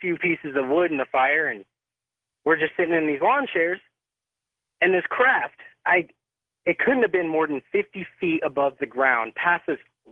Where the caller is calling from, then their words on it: Klamath Falls, Oregon, United States; I'm calling from Klamath Falls, Oregon.